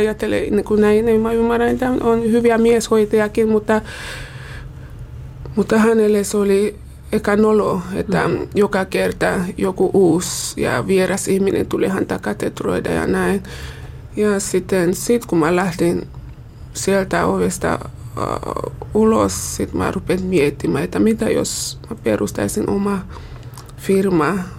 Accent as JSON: {"language": "Finnish", "country": "Cameroon", "second_language": "Finnish", "moved": "as an adult", "lives_now": "Helsinki, Finland", "said": "ennen kuin mä tulin Suomeen, mulla oli mies ja yksi tytär. Nyt mulla on 5 lasta, eli paljon on tapahtunut. Ja mies ja tytär oli vielä silloin Kamerunissa"}